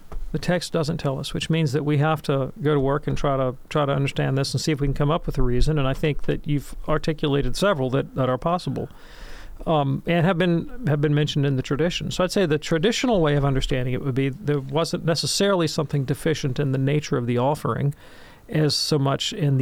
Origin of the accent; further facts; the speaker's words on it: the South, United States; So, like, I grew up in the Protestant South